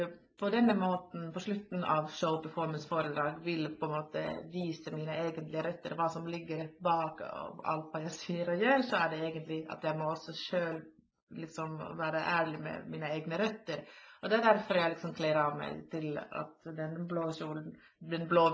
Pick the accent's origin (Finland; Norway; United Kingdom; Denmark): Finland; Så jeg på en måte jeg er finsk